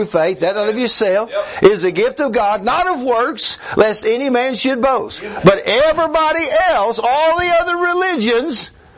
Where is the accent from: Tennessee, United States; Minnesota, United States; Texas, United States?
Texas, United States; And I said, I'm going to jail over here in Romania. And I said, I'm from Texas. I want to go home.